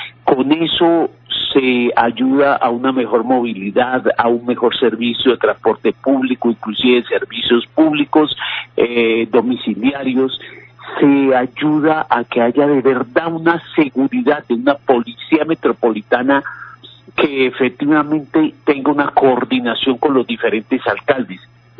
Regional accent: Dagua, Valle del Cauca, Colombia; mire, yo soy del municipio de Dagua

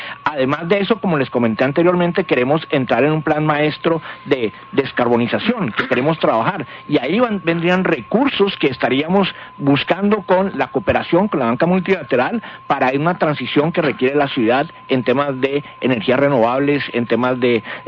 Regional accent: Cali, Valle del Cauca, Colombia; pero que van a generar esa transición en beneficio de nosotros también como caleños, ¿no?

